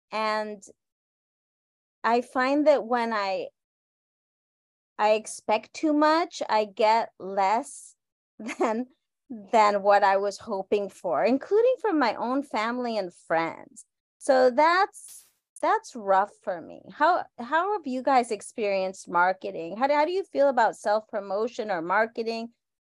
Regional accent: Argentina; And I am from Argentina, so I am Latin American.

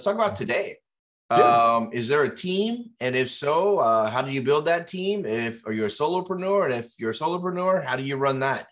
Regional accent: Houston, Texas, United States; now in West Palm Beach, United States; We have a very special guest for you today from my hometown of Houston, Texas.

